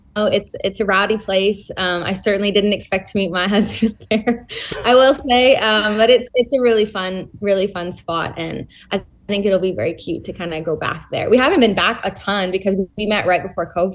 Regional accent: British Columbia, Canada; I grew up in the West Coast of Canada.

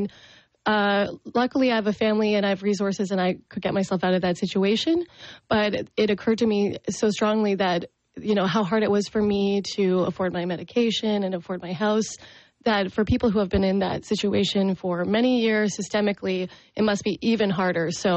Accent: Ontario, Canada; I grew up in Prince Edward County, and in this area, I went to school in Belleville here at Centennial.

